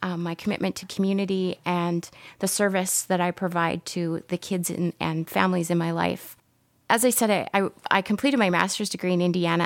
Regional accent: Canada; And instantly I said, "Well, I'm Canadian."

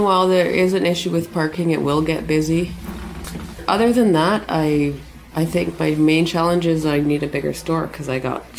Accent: Sorrento, British Columbia, Canada; also born or lived in Salmon Arm; I was born in Salmon Arm, yes, and I grew up in Sorrento, and I keep leaving and I keep coming back

